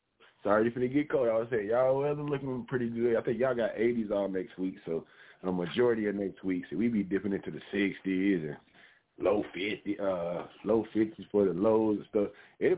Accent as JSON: {"language": "English", "region": "Georgia", "country": "United States", "said": "Because, you know, I'm from Georgia originally. Ain't no betting in Georgia."}